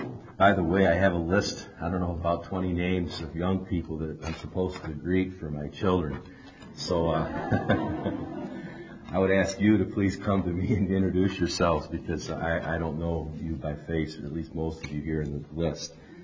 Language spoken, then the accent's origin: English; Syracuse, New York, United States; I was raised in Syracuse, New York, as a Roman Catholic.